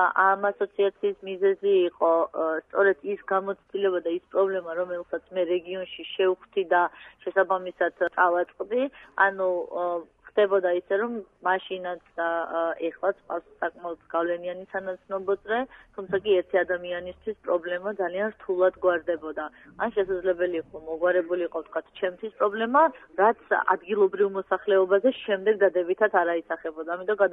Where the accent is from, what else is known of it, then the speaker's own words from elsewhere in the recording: Tbilisi, Georgia; ზოგადად თბილისში ნამდვილად დავიბადე, გავიზარდა, არც სოფელი არ მქონია.